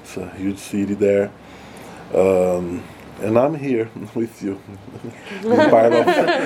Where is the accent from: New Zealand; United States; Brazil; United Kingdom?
Brazil; Yes, I'm from Brazil. I finished my bachelor's in architecture there.